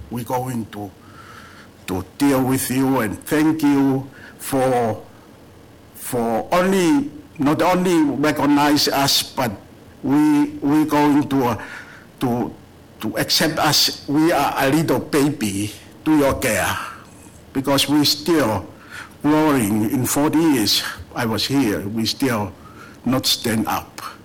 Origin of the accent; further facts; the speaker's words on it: Tonga; English is a second language; now in United States; every time I say to someone, I come from Tonga Island, he said, where the hell is Tonga?